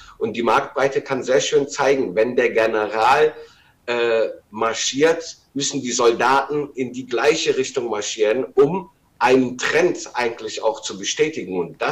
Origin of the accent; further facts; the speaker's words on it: Rhineland, Germany; für mich als Rheinländer